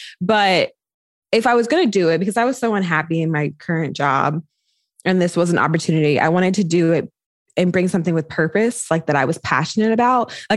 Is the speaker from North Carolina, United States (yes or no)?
yes; North Carolina, United States; moved away as an adult; now in Bay Area, United States; So I impromptu moved to the Bay Area. I'm from North Carolina.